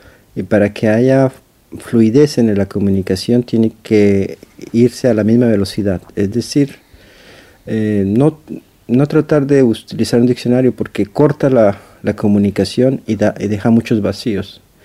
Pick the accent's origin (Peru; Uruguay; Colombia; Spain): Colombia; now in France; Soy colombiano. Ahora vivo en Francia. Y hace casi 20 años que salí de mi país y he caminado un poco el mundo.